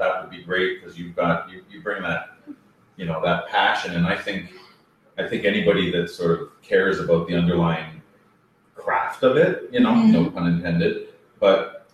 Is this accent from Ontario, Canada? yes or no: yes; Cambridge, Ontario, Canada; It's not because I'm from Cambridge that I don't really hear it.